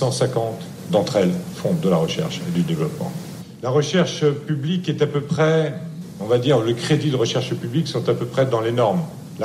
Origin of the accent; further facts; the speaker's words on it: Grand Est, France; Si je suis alsacien